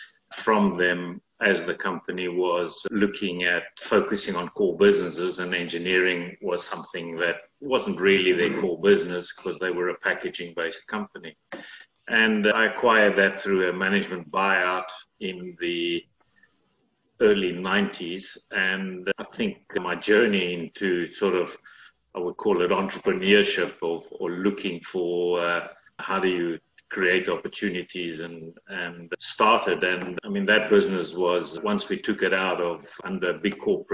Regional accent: Cape Town, Western Cape, South Africa; now in London, United Kingdom; you can tell from my accent, I'm not from London. I grew up in Cape Town, South Africa

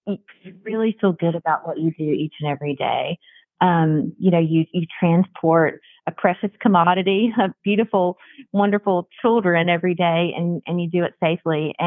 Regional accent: North Carolina, United States; Born and raised in North Carolina, that's not normal. You know, most folks in the state are Tar Heel fans, but I'm a big Duke fan.

